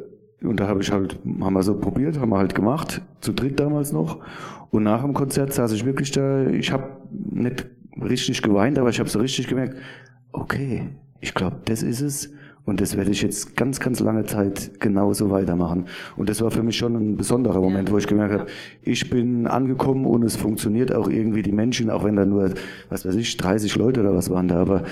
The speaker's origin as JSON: {"language": "German", "town": "Ludwigshafen", "region": "Rhineland-Palatinate", "country": "Germany", "tie": "born or raised there", "said": "So bin ich aufgewachsen und in Ludwigshafen, Ernst-Reuter-Siedlung."}